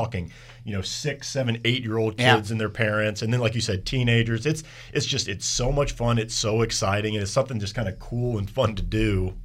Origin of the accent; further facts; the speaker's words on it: Louisiana, United States; You know, I remember growing up, we grew up in Louisiana, and we didn't have many mountain biking trails